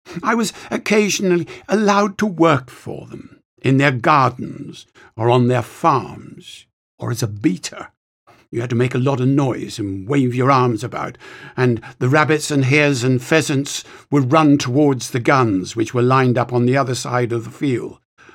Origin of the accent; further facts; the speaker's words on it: London, United Kingdom; born there; I was born in London into what's called the working class.